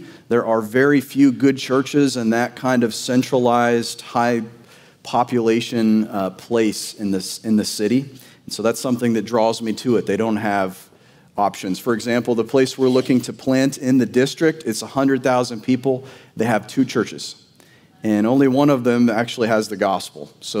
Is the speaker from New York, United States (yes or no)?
no; Georgia, United States; I'm from Georgia. I came from a church that was in Ohio to Georgia.